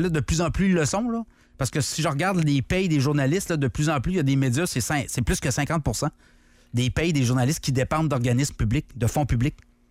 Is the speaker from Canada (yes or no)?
yes; Canada; Moi, je suis canadien.